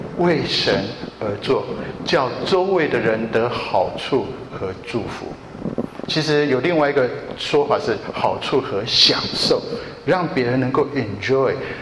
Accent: Japan; 特别是我小时候在日本长大，日本的那些家庭主妇，这些妈妈们真的是非常厉害

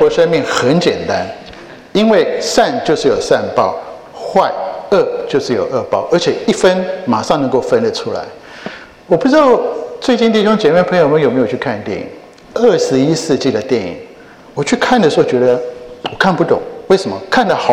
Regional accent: Taiwan; 很有意思，我是在台湾长大

